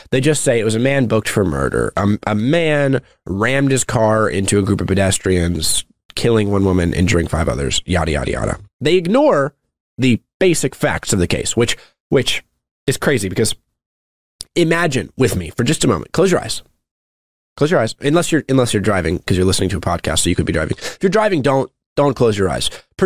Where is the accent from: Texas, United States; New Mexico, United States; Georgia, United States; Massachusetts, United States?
Texas, United States; As a Texan, I had zero concerns.